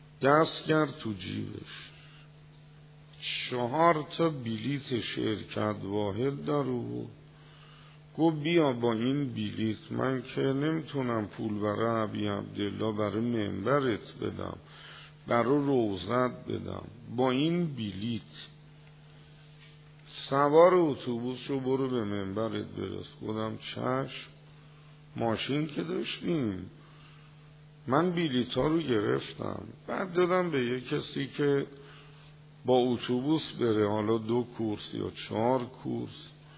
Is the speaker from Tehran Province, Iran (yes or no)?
yes; Tehran, Tehran Province, Iran; کجایی هستی؟ گفتم تهرون.